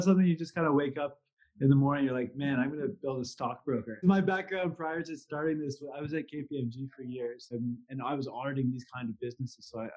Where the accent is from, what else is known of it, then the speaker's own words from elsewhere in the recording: Canada; moved away as an adult; now in United Kingdom; I'm originally from Canada and came over to the UK about 3 years ago with my job.